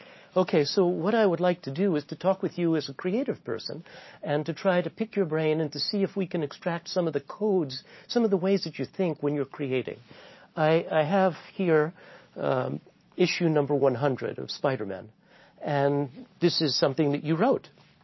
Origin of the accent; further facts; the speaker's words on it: New York, United States; I grew up on University Avenue.